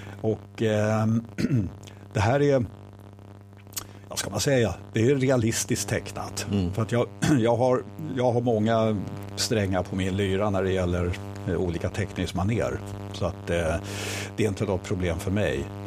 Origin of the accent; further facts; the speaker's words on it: Stockholm, Stockholm County, Sweden; now in Gävle, Sweden; är det inte dags nu efter 100 år som stockholmare att göra något? Så då blev det Gävle.